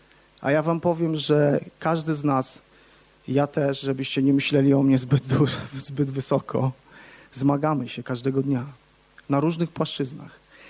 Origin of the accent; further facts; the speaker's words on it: Gdańsk, Pomeranian Voivodeship, Poland; z Gdańska.